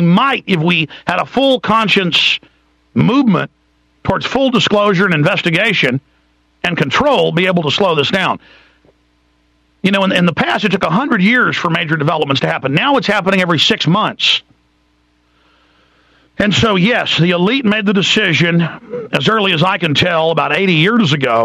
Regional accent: Dallas, Texas, United States; And it's because I grew up in Dallas with heavy 2 parts per million sodium fluoridation

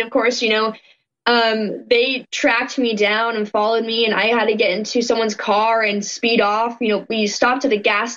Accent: Berkeley, California, United States; I was born and raised in Berkeley.

